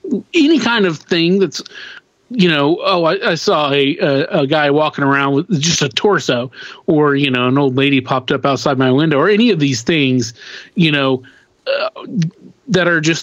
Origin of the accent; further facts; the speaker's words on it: Kingfisher, Oklahoma, United States; we grew up in Kingfisher and we, you know, as kids, we kind of were like, well, you know, this town is safe and it's boring